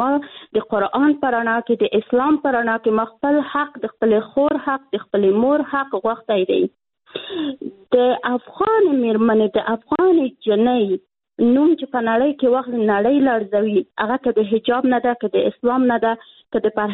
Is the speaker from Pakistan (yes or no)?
no; Afghanistan; موږ الحمدلله موږ مسلمانان یو، موږ افغانان یو